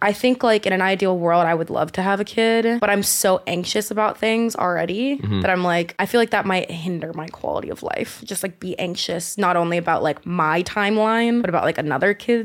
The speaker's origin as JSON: {"language": "English", "town": "Austin", "region": "Texas", "country": "United States", "said": "No, I'm from Austin."}